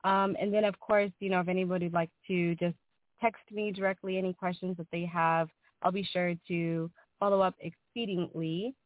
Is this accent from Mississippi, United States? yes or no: no; Seattle, Washington, United States; now in Dallas, United States; I'm actually not from the Dallas, Texas area. I just moved here about a year ago from the lovely Northwest Seattle, Washington. So there I am from the Northwest.